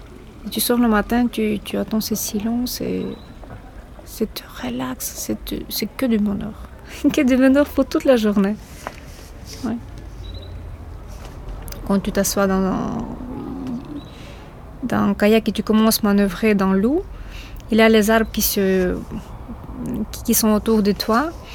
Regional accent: Ukraine; French is a second language; now in Brussels, Belgium; je suis ukrainienne, j'habite ici en Belgique depuis 13 ans et toujours au Mille Bruxelles, au quartier à Naissance.

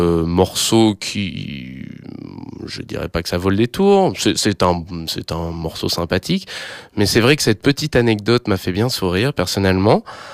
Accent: France; Alors, moi, je suis français

